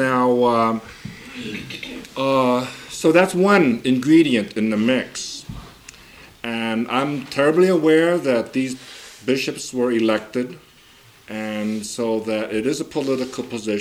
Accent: United States; In my case, for instance, as an American-born person, having been trained, reared, and educated in this country now

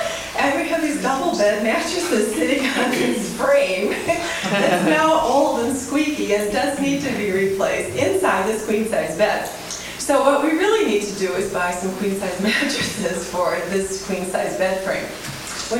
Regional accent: Brooklyn, New York, United States; I grew up in Brooklyn, New York.

